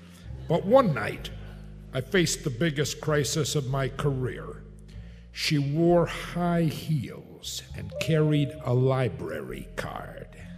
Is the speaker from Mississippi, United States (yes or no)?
no; Eveleth, Minnesota, United States; I'm from Eveleth.